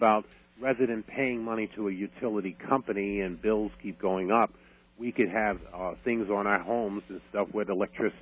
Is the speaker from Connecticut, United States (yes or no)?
yes; Connecticut, United States; All right, I'm from Connecticut.